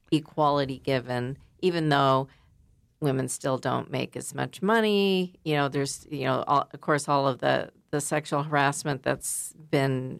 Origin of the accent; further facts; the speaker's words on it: United States; And I, as an American woman, did not know that that was not a ratified amendment to the Constitution.